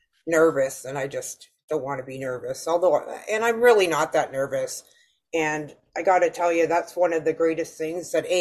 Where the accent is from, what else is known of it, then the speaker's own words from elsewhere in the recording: Fort Erie, Ontario, Canada; I'm an alcoholic from Fort Erie, Ontario, Canada.